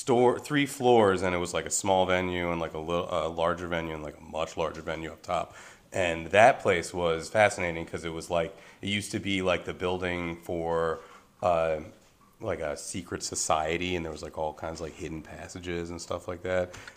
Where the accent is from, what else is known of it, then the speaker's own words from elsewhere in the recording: Lower Merion, Pennsylvania, United States; Well, I was, but then in growing up in Lower Merion School District, as many of us did you go to Lower? As many of us did in this room, I was offered a chance to learn like a band or orchestral instrument in 4th grade